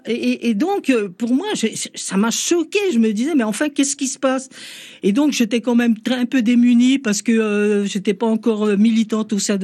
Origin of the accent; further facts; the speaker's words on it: Bourgogne-Franche-Comté, France; born there; ce Morvan, moi, je l'ai dans la peau depuis ma naissance puisque je suis née en Morvan.